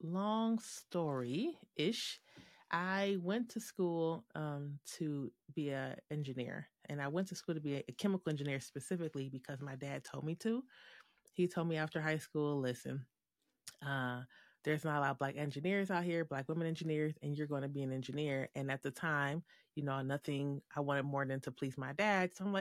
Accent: Detroit, Michigan, United States; moved away as an adult; I was graduating from college in Michigan, and I'm from Detroit, Detroit Public Schools was closing tons of schools.

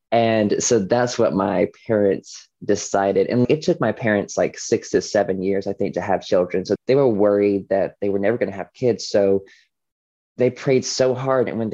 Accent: Walkertown, North Carolina, United States; but I grew up in Gospelite Baptist Church in Walkertown, North Carolina.

